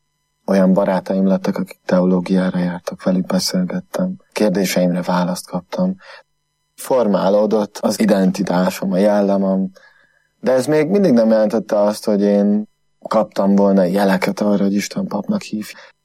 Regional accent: Földeák, Csongrád-Csanád, Hungary; also born or lived in Makó; Makon születtem, 31 évvel ezelőtt, mellette Földeákon nőttem föl, Hódmezővásárhelyen voltam gimnazista, matek-fizika szakon

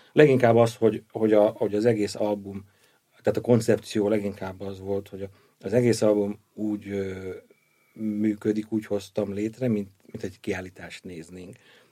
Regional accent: Balassagyarmat, Nógrád, Hungary; born there; Balassagyarmaton, tehát a szülővárosom

